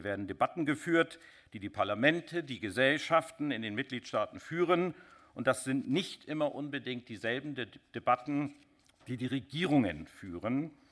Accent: Schleswig-Holstein, Germany; das ist für mich als Schleswig-Holsteiner nicht ganz leicht, in Niedersachsen

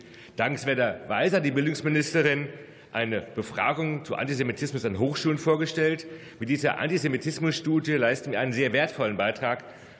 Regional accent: Bad Nauheim, Hesse, Germany; In meiner Heimatstadt Bad Nauheim haben wir eine jüdische Gemeinde.

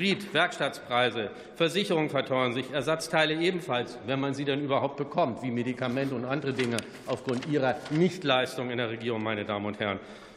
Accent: North Rhine-Westphalia, Germany; insbesondere wenn ich da in mein Heimatland NRW schaue

